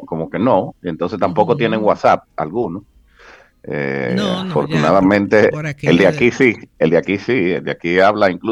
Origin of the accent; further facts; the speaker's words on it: Dominican Republic; Yo como pueblo dominicano, respeto a todo el mundo